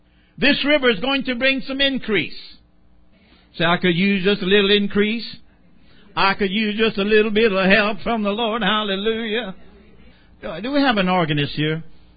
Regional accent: the South, United States; Not because I'm from the South.

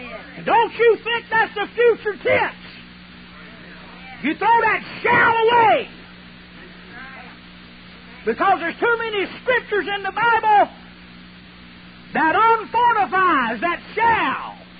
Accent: South Carolina, United States; Everybody thinks we're from North Carolina. We're from South Carolina. Them poor Tar Heels, we sand lappers.

